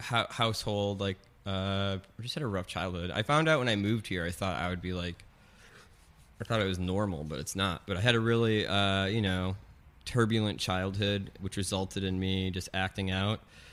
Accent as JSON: {"language": "English", "town": "Madison", "region": "Wisconsin", "country": "United States", "tie": "born or raised there", "also_born_or_lived": "Oshkosh, United States", "said": "I grew up in Wisconsin. So I was born in Oshkosh, and then my family moved to Madison, which is like the capital."}